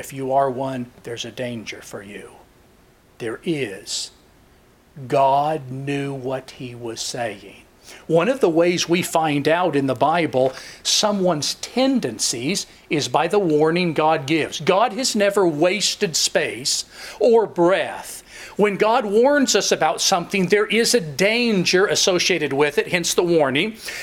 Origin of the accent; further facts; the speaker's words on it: United States; I'm an American, but you can't generalize how I am.